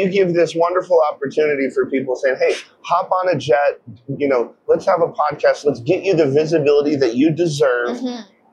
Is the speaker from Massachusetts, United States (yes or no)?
no; Wyoming, United States; But I grew up in Wyoming, so I love woodland camo.